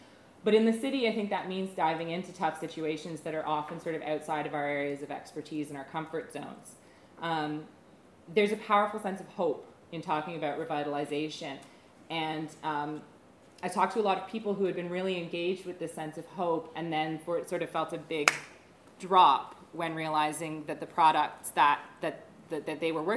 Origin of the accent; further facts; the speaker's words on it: Canada; I come from Canada